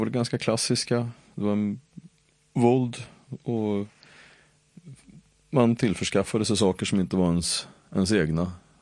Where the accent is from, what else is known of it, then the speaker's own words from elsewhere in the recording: Uppsala, Uppsala County, Sweden; när jag växte upp i Gottsunda